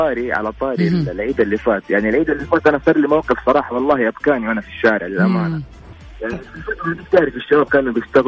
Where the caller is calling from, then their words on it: Jeddah, Makkah Province, Saudi Arabia; اكلمكم من جده.